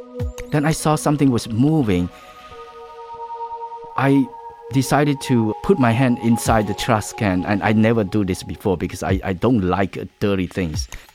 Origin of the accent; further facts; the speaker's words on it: Kampong Speu, Cambodia; Where I grew up in Kampong Speu, at that time, me and my brother was running, laughing, swimming, and catching fish and shrimps at the river